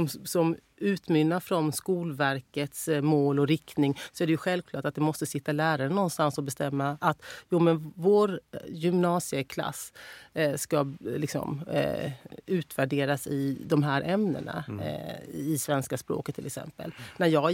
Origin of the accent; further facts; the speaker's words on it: Sweden; born there; jag skulle bli en del av mitt land där jag är född